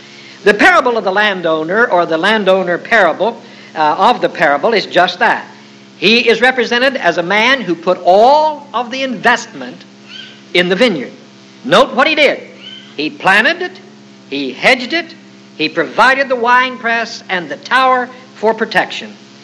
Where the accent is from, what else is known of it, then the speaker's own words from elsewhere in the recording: United States; because I'm an American and I'm used to the right hand extended at some distance.